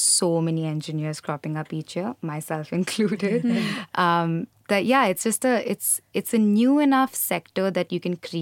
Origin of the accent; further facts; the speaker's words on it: Kerala, India; I come from Kerala, so I know that within Kerala itself, like just across the breadth of Kerala, we eat very different kinds of fish.